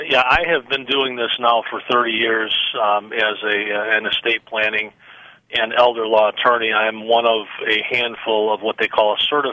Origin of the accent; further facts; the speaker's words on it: Detroit, Michigan, United States; You mentioned … from my hometown of Detroit.